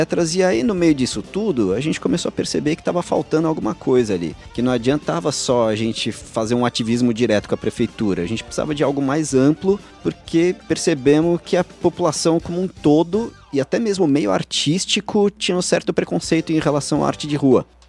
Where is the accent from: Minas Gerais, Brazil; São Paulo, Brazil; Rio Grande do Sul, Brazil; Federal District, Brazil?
Minas Gerais, Brazil; Eu sou mineiro e eu puxo R por Minas Gerais e pela Califórnia também.